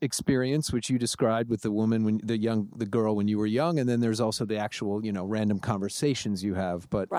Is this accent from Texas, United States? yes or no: no; New York, United States; moved away; also born or lived in Seattle; I grew up in New York, and when I moved to Seattle in the early 90s, I just remember being so struck by how many more people would meet you